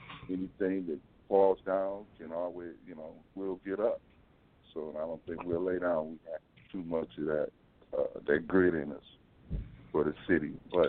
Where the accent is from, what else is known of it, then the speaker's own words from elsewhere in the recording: Pontiac, Michigan, United States; I'm born and raised in Pontiac, lifelong resident. I attended all the schools here.